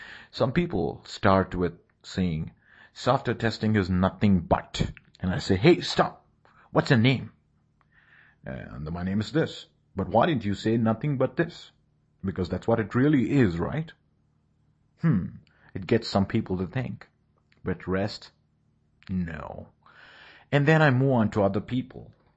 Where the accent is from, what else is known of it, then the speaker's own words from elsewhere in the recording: India; I'm a tester from India.